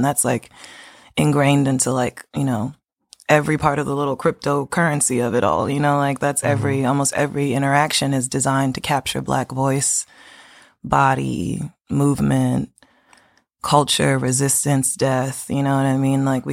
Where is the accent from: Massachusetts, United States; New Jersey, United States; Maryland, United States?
Maryland, United States; Baltimore; I have to also address that I'm only partially from Park Heights.